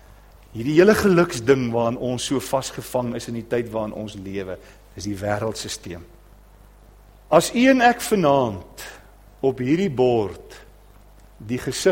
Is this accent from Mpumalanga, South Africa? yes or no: no; Brakpan, Gauteng, South Africa; Ek het in Brakpan groot geword.